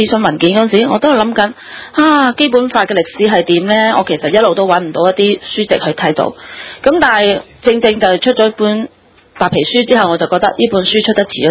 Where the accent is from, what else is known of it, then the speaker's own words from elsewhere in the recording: Hong Kong; 這個其實是給一個定心丸給我們香港人